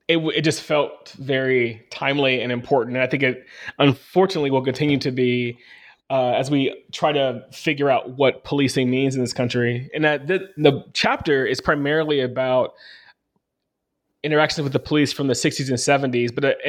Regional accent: Arkansas, United States; growing up in Arkansas and seeing Confederate flags pretty regularly, especially on people's cars

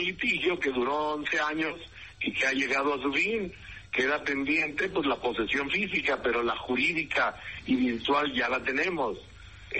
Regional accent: León, Guanajuato, Mexico; born there; Yo nací en León y me pienso morir en León, amigo.

